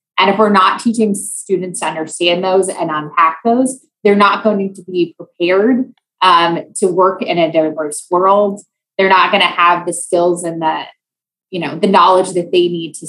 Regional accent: Iowa, United States; born or raised there

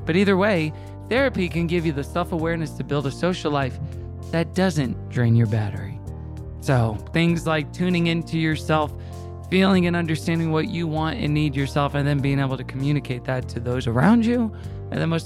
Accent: Tulsa, Oklahoma, United States; me and my siblings all share their birthdays, and we're all from Tulsa, Oklahoma as well.

